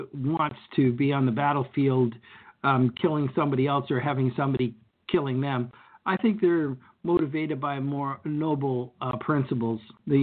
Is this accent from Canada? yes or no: yes; Canada; somber for me as a Canadian.